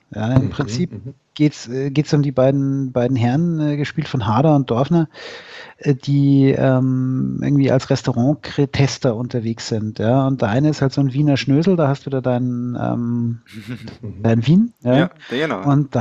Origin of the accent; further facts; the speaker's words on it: Munich, Bavaria, Germany; Also ich bin ja Münchner, gell?